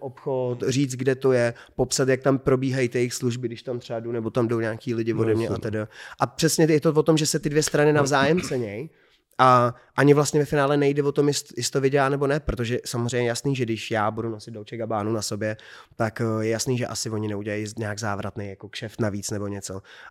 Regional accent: Prague, Czechia; já samozřejmě jsem cigán z Palmovky

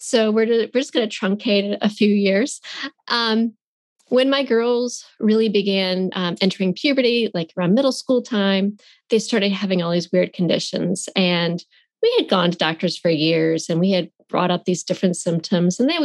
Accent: Georgia, United States; we got to go see a specialist in New York City, and we're from Georgia. So it was quite the trip

